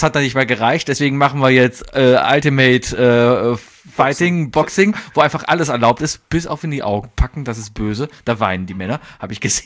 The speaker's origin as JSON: {"language": "German", "town": "Cologne", "region": "North Rhine-Westphalia", "country": "Germany", "said": "Wie man das halt so macht, als Kölner, der sich überall auskennt."}